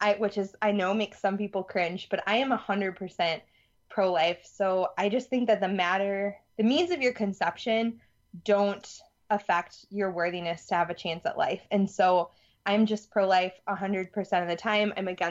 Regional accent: Madison, Wisconsin, United States; but I'm from Madison, Wisconsin. So if you know anything about Madison, you know, it tends to lean pretty left.

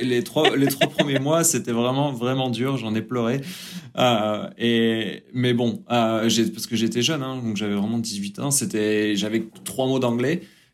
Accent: France; moved away as an adult; also born or lived in New Zealand / England; now in San Francisco, United States; Je suis parti de la France à 18 ans, je suis parti en Nouvelle-Zélande. Et j'ai voyagé pas mal en Nouvelle-Zélande, après en Angleterre, autour du monde.

